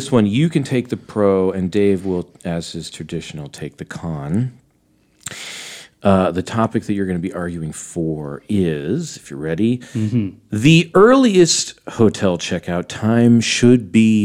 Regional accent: Australia; I'm Australian.

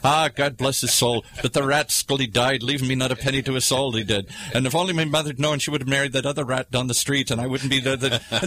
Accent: Ireland; I'm Irish, so I'm either way up or way down, and that's the way they are.

